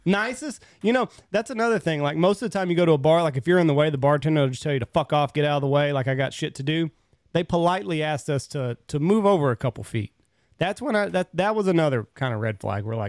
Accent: Texas, United States; Here I am from West Texas. Not a whole lot of street cred with me.

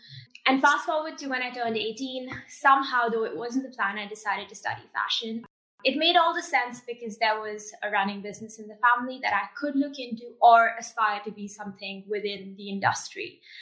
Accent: New Delhi, Delhi, India; now in Singapore; I am the founder of Sui, and I also like to call myself a slow fashion advocate. I am born and brought up in New Delhi, India, but currently based in Singapore

